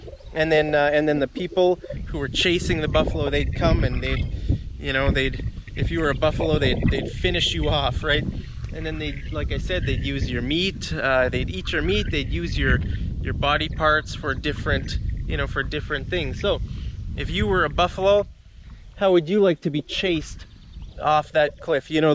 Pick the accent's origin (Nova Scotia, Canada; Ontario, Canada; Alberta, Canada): Alberta, Canada; Calgary; we were right here in my hometown, Calgary, Alberta